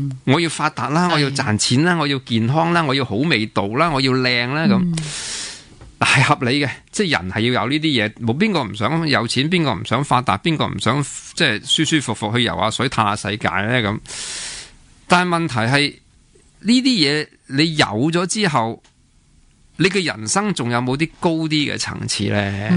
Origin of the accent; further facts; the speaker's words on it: China; 咁啊又外国人是尊重玄奘法师远多过我哋中国人